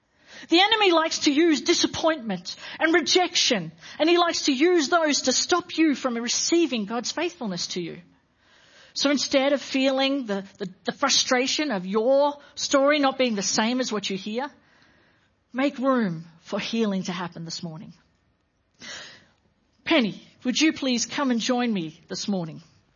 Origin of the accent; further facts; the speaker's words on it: Australia; It's an important part of what we do as Australian culture. Not every country in the world does this. We remember Anzac Day.